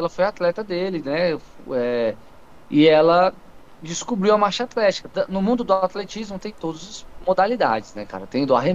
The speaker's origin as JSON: {"language": "Portuguese", "town": "Sobradinho", "region": "Federal District", "country": "Brazil", "tie": "born or raised there", "said": "Sou de Sobradinho, nasci aqui."}